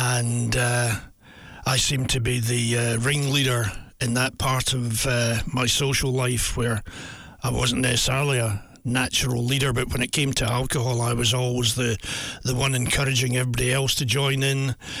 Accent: Scotland, United Kingdom; now in New Zealand; I'm not a real Kiwi. Well, I've been in New Zealand 27 years, but I, you know, in growing up in Scotland

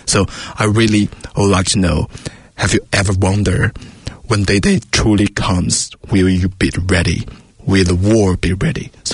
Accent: Fujian, China; my hometown is beside the Taiwan Strait.

